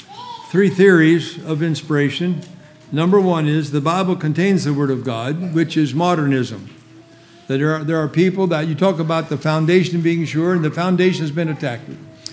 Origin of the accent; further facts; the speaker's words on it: Pennsylvania, United States; They think I'm Dutch because I'm from Pennsylvania, you know.